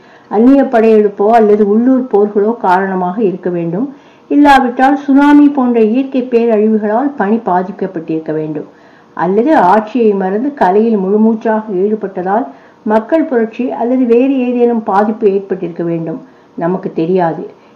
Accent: Madurai, Tamil Nadu, India; மதுரை என் சொந்த ஊர்.

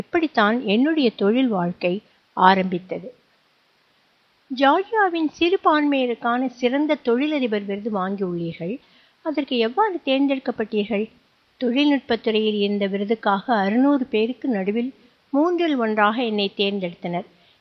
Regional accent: Kanchipuram, Tamil Nadu, India; நான் காஞ்சிபுரத்தில் ஒரு நடுத்தர குடும்பத்தில் பிறந்து வளர்ந்தேன்.

